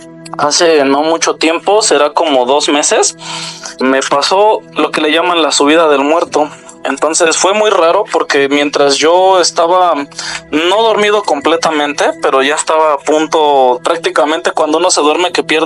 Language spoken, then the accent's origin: Spanish; Atizapán de Zaragoza, State of Mexico, Mexico; Soy de Atizapán de Zaragoza, Estado de México.